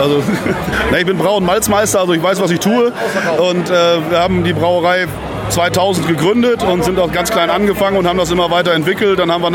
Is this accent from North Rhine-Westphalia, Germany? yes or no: yes; Lippstadt, North Rhine-Westphalia, Germany; ich komme aus Lippstadt.